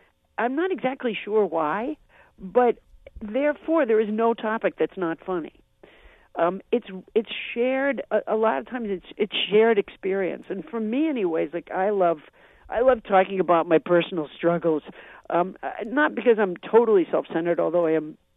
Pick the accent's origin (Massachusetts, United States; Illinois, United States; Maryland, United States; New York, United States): Massachusetts, United States; So then I was raised in Massachusetts. I have the accent of wherever I go.